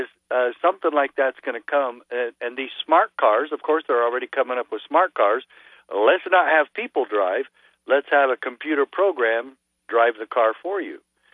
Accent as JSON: {"language": "English", "region": "Missouri", "country": "United States", "tie": "born there", "said": "But again, I was born in Missouri, and you're going to have to show me that one."}